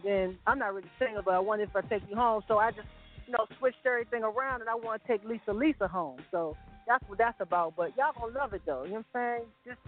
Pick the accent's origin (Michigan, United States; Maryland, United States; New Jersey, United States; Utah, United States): Maryland, United States; Hyattsville; Oh, I'm from Maryland. You know what I'm saying? Representing Hyattsville, Maryland.